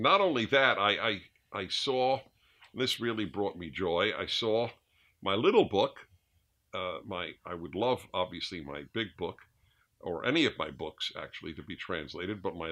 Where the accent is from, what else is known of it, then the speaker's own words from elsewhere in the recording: United States; So whatever we have to say, we're American, but whatever we have to say is valid for anybody, anywhere.